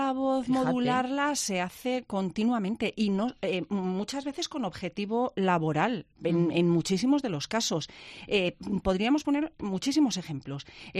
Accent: Spain; nosotros somos españoles y hablamos en español

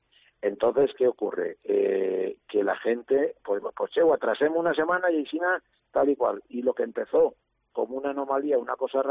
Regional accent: Valencian Community, Spain; que se den cuenta de cómo somos los valencianos.

